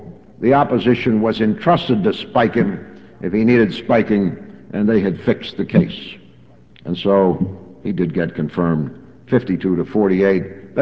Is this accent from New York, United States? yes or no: no; Palm Beach, Florida, United States; my hometown of Palm Beach